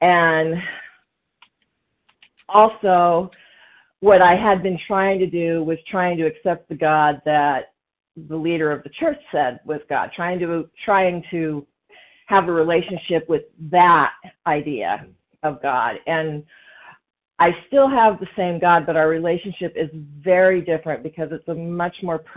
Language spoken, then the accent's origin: English; Portland, Oregon, United States; from Portland, Oregon.